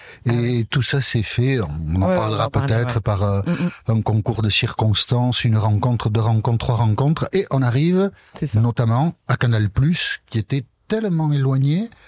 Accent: Nouvelle-Aquitaine, France; je suis originaire du Pays Basque. J'ai 63 ans.

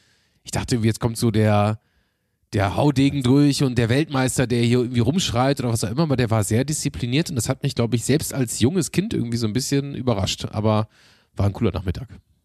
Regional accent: Nordhorn, Lower Saxony, Germany; born there; witzigerweise ist Eintracht Nordhorn, meine Geburtsstadt, ein beliebter Testspielgegner für Bundesligisten immer schon gewesen.

